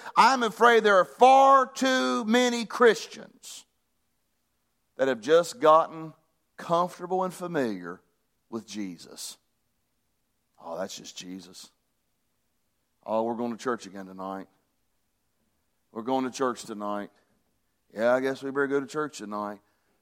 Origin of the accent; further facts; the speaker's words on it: Hinton, United States; moved away; Just like Hinton is my hometown. I know the people in Hinton, and a lot of the people, of course, back then, I don't know as many now. I've been gone for about 20 years